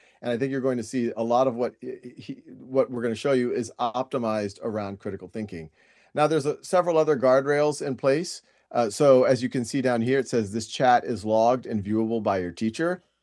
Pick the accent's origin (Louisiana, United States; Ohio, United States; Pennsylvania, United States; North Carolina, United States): Louisiana, United States; New Orleans; I was in Boston at the time. I was born and raised in New Orleans. Family was in New Orleans.